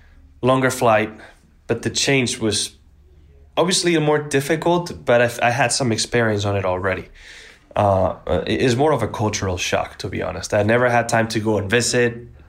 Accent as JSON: {"language": "English", "town": "Bilbao", "region": "Basque Country", "country": "Spain", "first_language": "Basque", "second_language": "English", "said": "I did spend my last 2 years of high school in Madrid. So I'm from Bilbao, different city, right?"}